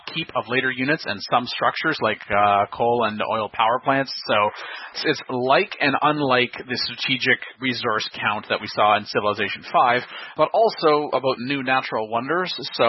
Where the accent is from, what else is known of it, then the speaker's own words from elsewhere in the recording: Canada; Oh, well, hey, I'm Canadian, so, you know, I'm all for the duct tape.